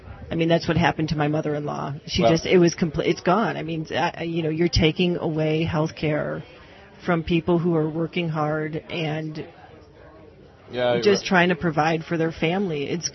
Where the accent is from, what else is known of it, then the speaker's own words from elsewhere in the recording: Cleveland, Ohio, United States; now in Pittsburgh, United States; No, I grew up in Cleveland.